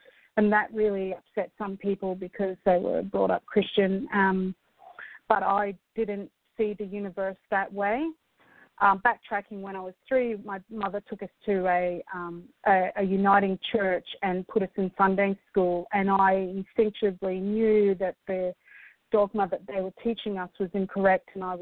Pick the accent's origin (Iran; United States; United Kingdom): United Kingdom; Altmore, Scotland; when I was a child, I was born in Scotland, and I spent my formative years there in a little village called Altmore by the town of Keith